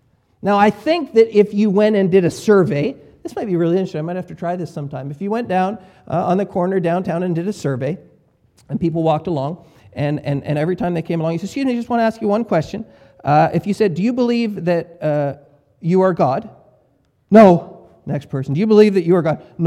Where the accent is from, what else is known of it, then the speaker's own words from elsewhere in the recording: Vancouver, British Columbia, Canada; Now, I come from the West, from Vancouver, the West that we refer to Vancouver as the melting pot.